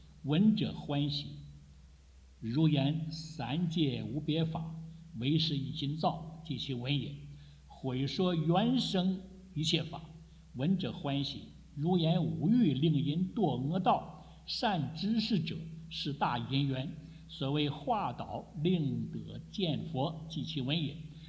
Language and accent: Chinese; China; 说我们中国人常常讲情理法了